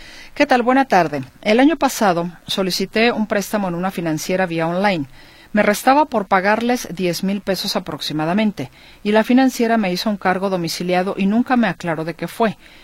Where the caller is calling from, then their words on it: Ocotlán, Jalisco, Mexico; Ella vive en Estados Unidos y yo aquí en Ocotlán, Jalisco. Mi pregunta, ¿es complicado para divorciarse por ello? … de Ocotlán, Jalisco.